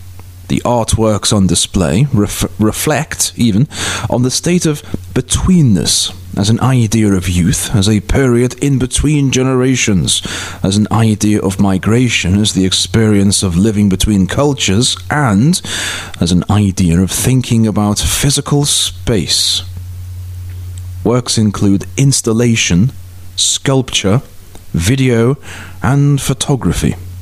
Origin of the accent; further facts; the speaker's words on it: Liverpool, North West England, United Kingdom; now at what's happening in my hometown of Liverpool.